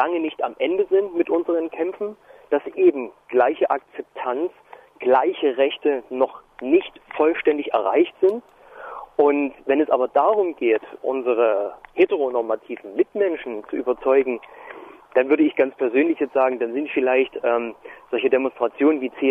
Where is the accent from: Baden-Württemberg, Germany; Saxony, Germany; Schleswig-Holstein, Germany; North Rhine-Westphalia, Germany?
Saxony, Germany; aus meiner Heimatstadt, einer kleinen Stadt im Erzgebirge